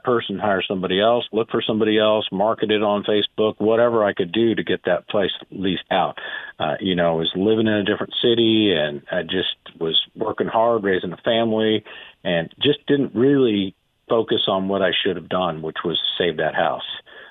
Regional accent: Kansas, United States; now in Missouri, United States; I was born in Missouri, but raised in Kansas, and now I finally live in Missouri. So kind of been back and forth on the border, crossing from Kansas to Missouri.

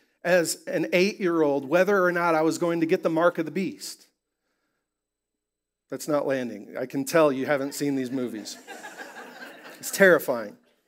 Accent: Iowa, United States; And I grew up in Iowa.

